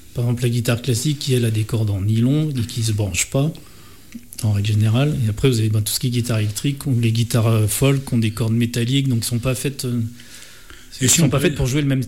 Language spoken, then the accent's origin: French; Grenoble, Auvergne-Rhône-Alpes, France; born there; Et moi, je suis né à Grenoble.